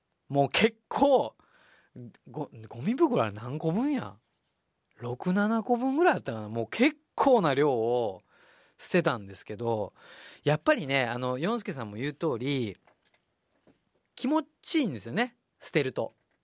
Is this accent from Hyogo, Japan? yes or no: yes; Kobe, Hyogo, Japan; 僕はもともと神戸出身なんで震災も僕は経験してますし